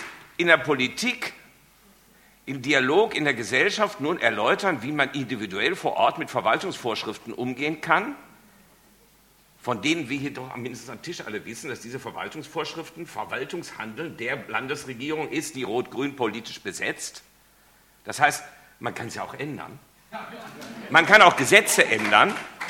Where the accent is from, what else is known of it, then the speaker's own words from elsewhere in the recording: Bielefeld, North Rhine-Westphalia, Germany; Da, wo ich herkomme, in Bielefeld